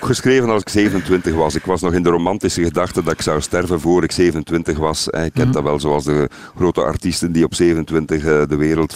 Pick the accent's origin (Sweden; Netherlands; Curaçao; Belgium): Belgium; West Flanders; Het is niet omdat ik uit West-Vlaanderen kom dat ik mijn stem niet zou kunnen inzetten.